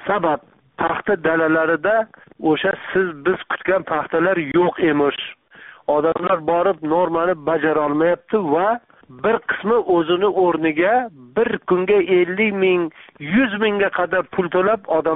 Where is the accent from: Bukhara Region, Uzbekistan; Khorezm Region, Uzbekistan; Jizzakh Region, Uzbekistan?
Jizzakh Region, Uzbekistan; men o'zim tug'ilib o'sgan Jizzax tumanini Malgizor tol etaklarida o'zim bolaligim o'tgan, o'zim tug'ilgan qishloqlarda